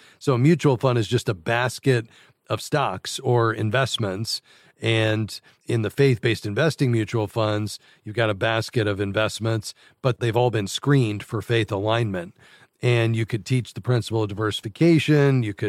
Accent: Fort Lauderdale, Florida, United States; Let's go to Fort Lauderdale, Florida, my hometown.

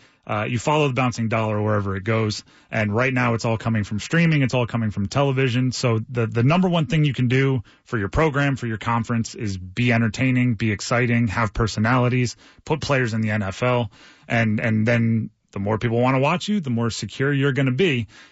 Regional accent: New Jersey, United States; Grew up, part of my childhood was in Jersey.

